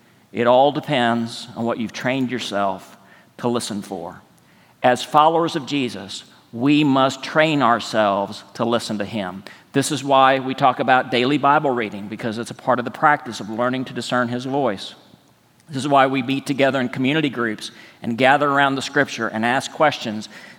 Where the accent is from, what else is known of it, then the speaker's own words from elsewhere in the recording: Texas, United States; Where I grew up in West Texas, it's called an arroyo.